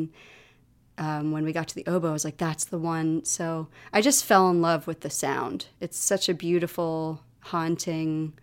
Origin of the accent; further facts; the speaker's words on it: Roosevelt Island, New York, United States; Well, you know, I think it affects me in different ways. Roosevelt Island is a strange place.